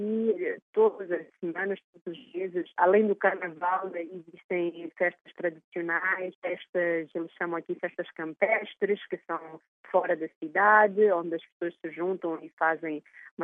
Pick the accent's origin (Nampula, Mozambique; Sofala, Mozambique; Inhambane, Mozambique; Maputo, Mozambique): Maputo, Mozambique; born there; eu sou nascida em Maputo, na capital de Moçambique. A família do meu pai vem do norte, da ilha de Moçambique, e eu, por afinidade, me sinto muito ligada a essa pequena ilha no norte.